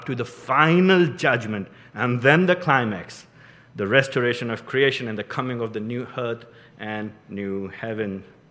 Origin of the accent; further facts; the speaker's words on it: India; and I'm Indian. I like to say the things over and over again.